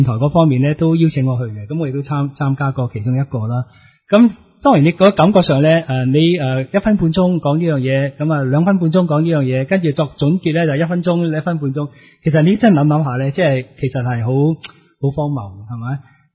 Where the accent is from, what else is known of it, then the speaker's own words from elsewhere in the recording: Hong Kong; 我哋香港人